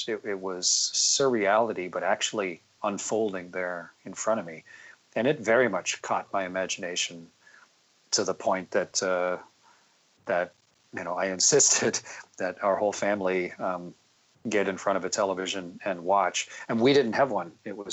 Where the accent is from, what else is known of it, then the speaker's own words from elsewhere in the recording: Sarnia, Ontario, Canada; it was a nice thing to do in a small studio in my hometown there in Sarnia.